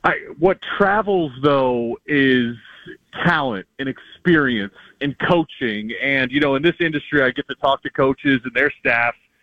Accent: Columbus, Ohio, United States; No, I grew up in Columbus. Actually, I grew up literally about 15 minutes from campus.

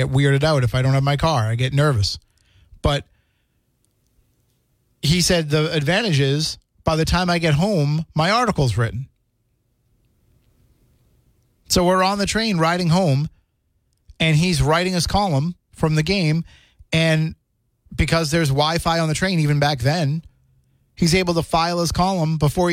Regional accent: Boston, Massachusetts, United States; born there; I was born in Boston.

